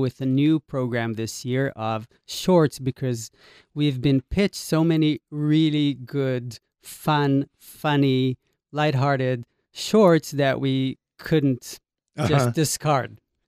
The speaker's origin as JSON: {"language": "English", "town": "Haifa", "region": "Haifa District", "country": "Israel", "tie": "born or raised there", "said": "which happens in my hometown in Haifa, Israel."}